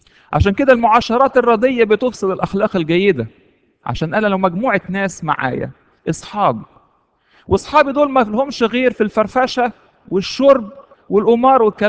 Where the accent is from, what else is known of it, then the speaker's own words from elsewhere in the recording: Egypt; واحنا معرفش ليه كمصريين لما حد ما يكونش عنده يعني وقت يتكلم معانا